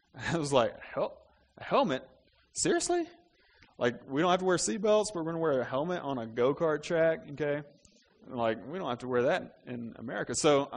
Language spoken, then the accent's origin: English; Mississippi, United States; I'm from Mississippi, and I grew up in Mississippi, and had never flown before, and I flew to India